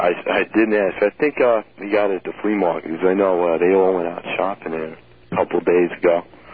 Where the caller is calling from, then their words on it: Kings Park, New York, United States; Kings Park, believe it or not.